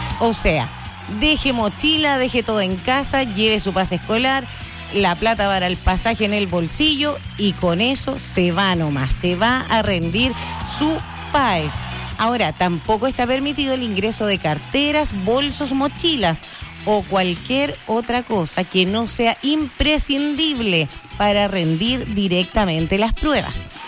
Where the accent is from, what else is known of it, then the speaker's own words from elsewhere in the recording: Chile; como buen chileno yo sé que muchos aún no lo han descargado